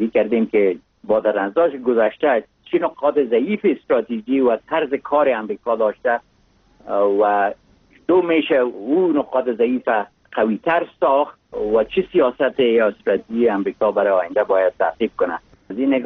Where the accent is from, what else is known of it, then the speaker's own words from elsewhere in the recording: Mazar-i-Sharif, Balkh, Afghanistan; born there; آدم از یک جای مثل مزار شریف که در اونجا متولد شدم بیاید